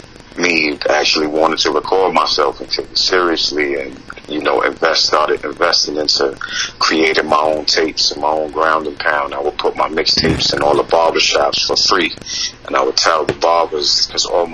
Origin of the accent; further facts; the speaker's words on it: Bronx, New York, United States; I grew up in the Castle Hill section of the Bronx until I was about 11, 12 years old, and moved to Clark's Neck area when I was around 13, 14.